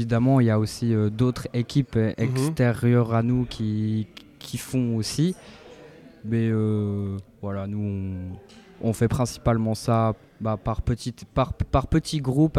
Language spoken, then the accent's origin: French; Florenville, Wallonia, Belgium; now in Chiny, Belgium; Moi, je viens de Florentville, j'habite à Chigny.